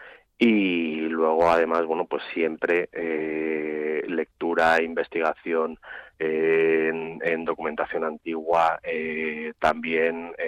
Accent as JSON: {"language": "Spanish", "town": "León", "region": "Castile and León", "country": "Spain", "said": "Nosotros somos originarios de León"}